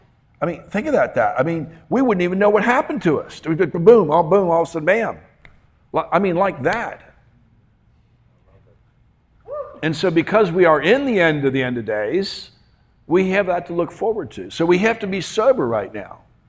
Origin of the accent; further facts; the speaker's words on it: Cincinnati, Ohio, United States; obviously, I came from Cincinnati. That's where I'm originally from.